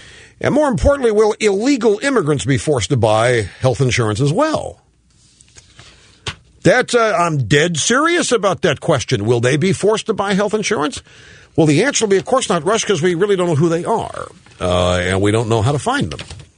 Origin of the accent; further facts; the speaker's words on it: Missouri, United States; But as you know, I'm from Missouri. Show me.